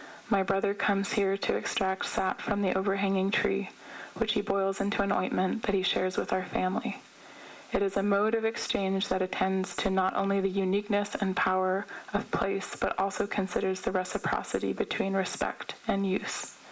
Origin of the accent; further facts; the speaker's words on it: Kuriangi Station, New South Wales, Australia; I am in Kamaragal country, and with all due respect, this is not my country. We are from Kuriangi Station, Rocky Creek, not far from Myall Creek